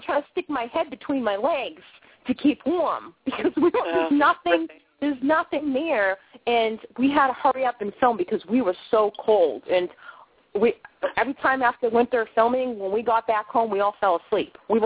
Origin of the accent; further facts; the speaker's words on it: Boston, Massachusetts, United States; I'm a Bostonian, but I'm telling you, I do not like the cold weather